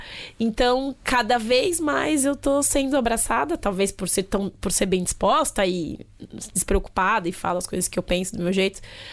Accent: Brazil; now in Portugal; a gente vem do Brasil super agitado e aqui a gente começa já e um pouco mais tranquilo

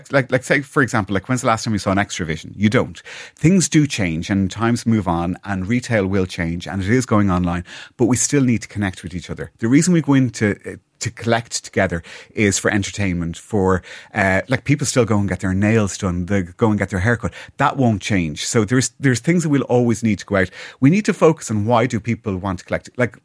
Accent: Malahide, Leinster, Ireland; I grew up in Malahide, was a village. I loved that.

